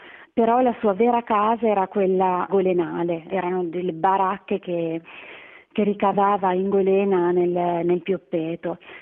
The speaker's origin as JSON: {"language": "Italian", "town": "Parma", "region": "Emilia-Romagna", "country": "Italy", "said": "il paesaggio della Bassa Padana è un paesaggio che mi appartiene perché sono di Parma, parte della mia famiglia viene da lì, ed è un paesaggio che mi è particolarmente caro"}